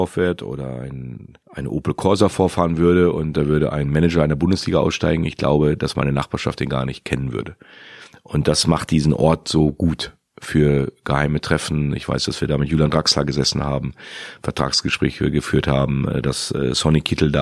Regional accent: Soest, North Rhine-Westphalia, Germany; Ja, das ist so ganz in der Nähe von Soest, wo ich groß geworden bin.

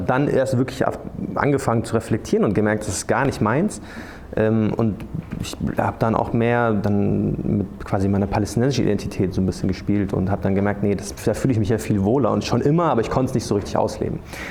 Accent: Munich, Bavaria, Germany; wer München kennt, weiß, in München sehr weiß, sehr christlich auch. Und ich bin in der Gegend aufgewachsen, da gab es wirklich mich und so drei Türken irgendwie.

